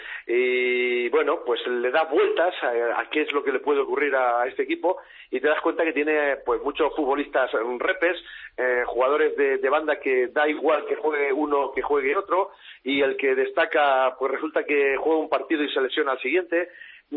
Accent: Albacete, Castilla-La Mancha, Spain; aunque es el equipo de mi tierra, el equipo que más quiero, yo no apostaría ni un euro por el Albacete Balompié

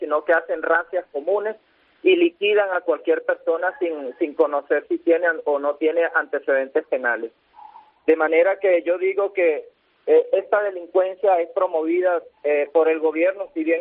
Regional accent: Venezuela; yo como ciudadano venezolano, pues, y que he vivido, yo tengo 51 años

